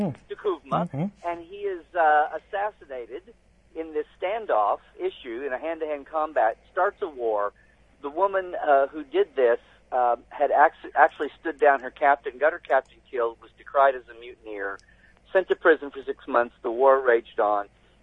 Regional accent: Oklahoma, United States; But I was born and raised in Oklahoma

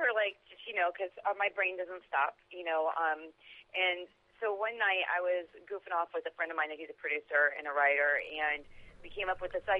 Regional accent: Miami, Florida, United States; now in Los Angeles, United States; And I grew up in Miami. I left my whole family and everything.

